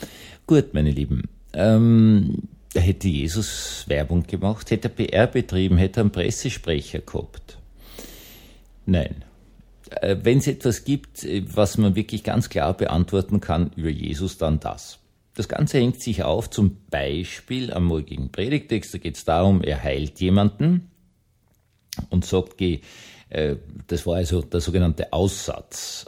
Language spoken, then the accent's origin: German; Vienna, Austria; ich bin Wiener